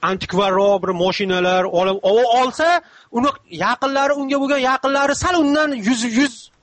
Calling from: Stockholm, Stockholm County, Sweden; Shvetsiya, Stokgolmdan men.

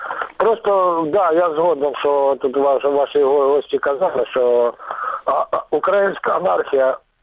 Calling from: Luhansk Oblast, Ukraine; из Луганщины.

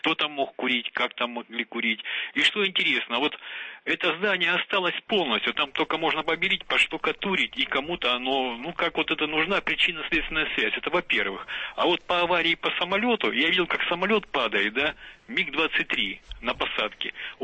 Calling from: Kamyshevatskaya, Krasnodar Krai, Russia; Я звоню из Краснодарского края, это вот Камышеватская, тут, в принципе, недалеко.

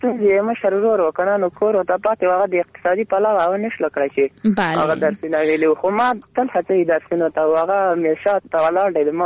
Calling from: Parwan, Afghanistan; د پروان ولایت ته مې اړیکه نیولې.

